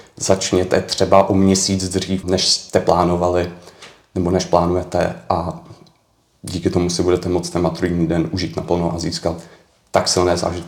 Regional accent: Prague, Czechia; Pocházím z Prahy.

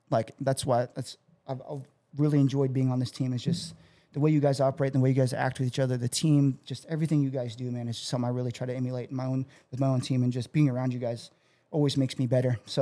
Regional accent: Midwest, United States; because, you know, we are from the Midwest, and I think we're plenty caught up or catching up now

